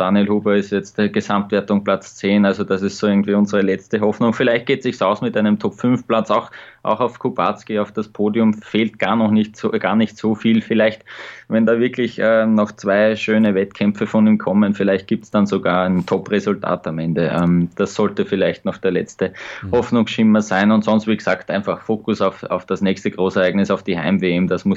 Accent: Austria; Also als Österreicher kann man da nur neidisch drauf schauen auf dieses Zwischenresultat.

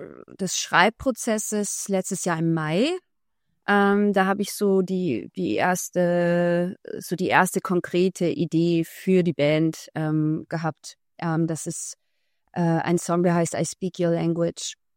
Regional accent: Austria; moved away as an adult; now in Cologne, Germany; sobald ich auch nach Österreich fahre, rutsche ich zurück in meinen Dialekt, in meine Art und Weise zu reden, wie ich das, bis ich 25 Jahre alt war, getan habe.

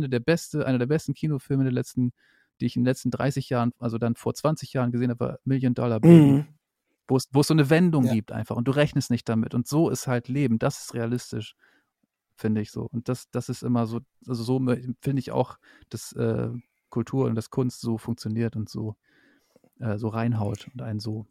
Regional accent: Lower Saxony, Germany; now in Berlin, Germany; aber ich komme ja aus Ostfriesland, aus Niedersachsen.

